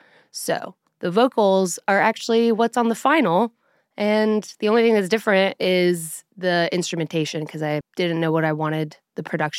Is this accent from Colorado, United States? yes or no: yes; Colorado, United States; now in Nashville, United States; I'm from Colorado. And so when I moved to Nashville, being Western and Southern are very different.